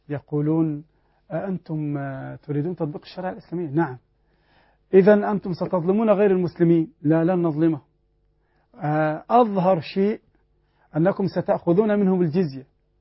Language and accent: Arabic; Egypt; السودان البلد المجاور لنا، عندنا في مصر هنا